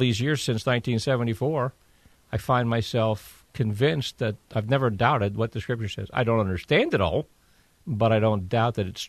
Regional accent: United States; born there; because I wasn't Jewish and I was born in America.

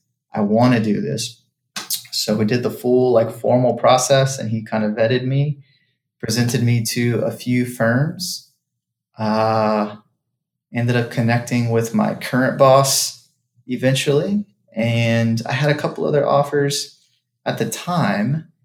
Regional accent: Dallas, Texas, United States; So I'm from Texas. I'm from Dallas. There's a ton of jobs in Dallas.

